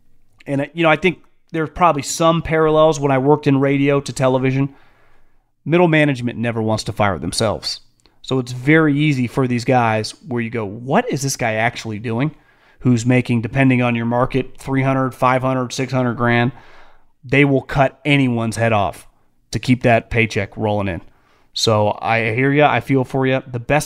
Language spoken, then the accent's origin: English; California, United States; Trust me, I'm from California. We've been doing that forever.